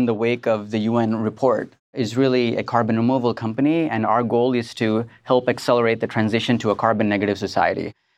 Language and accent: English; Southeast India, India; So I grew up in Southeast India